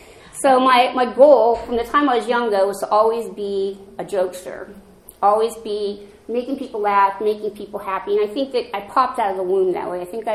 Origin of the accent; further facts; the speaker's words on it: Pennsylvania, United States; born there; I was born in Pennsylvania. My mom and my dad both came from there.